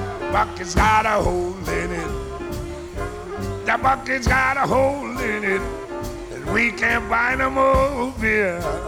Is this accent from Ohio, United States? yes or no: no; New Orleans, Louisiana, United States; going to take it down to New Orleans, Louisiana, my hometown, on this next one.